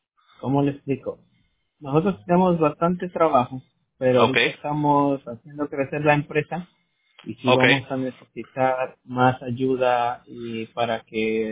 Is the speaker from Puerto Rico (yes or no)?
no; State of Mexico, Mexico; moved away; No. Yo vengo de México.